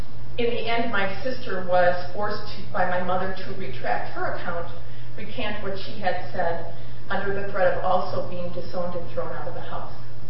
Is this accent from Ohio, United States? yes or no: no; Wauwatosa, Wisconsin, United States; I grew up in Wauwatosa, the second of five children, the oldest girl.